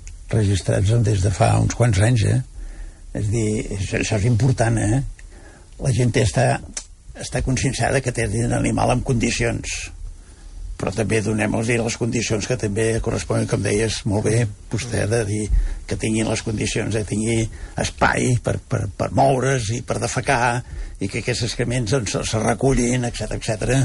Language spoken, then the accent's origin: Catalan; Valls, Catalonia, Spain; Jo soc de Tarragona, un poble molt maco que es diu Valls.